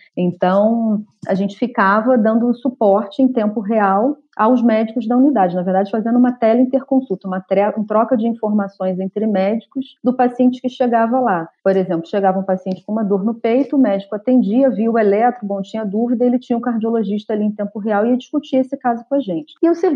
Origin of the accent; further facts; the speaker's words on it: Petrópolis, Rio de Janeiro, Brazil; born there; quando eu vim para aqui, para minha cidade, né, onde eu nasci, em Petrópolis